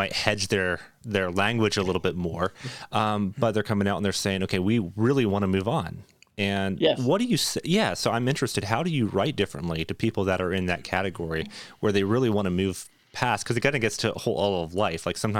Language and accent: English; Canada; So I was born and raised in Canada, right?